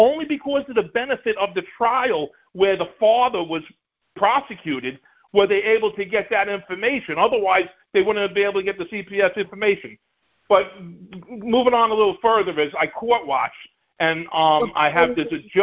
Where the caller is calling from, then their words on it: New York, United States; I'm from New York. First time listener.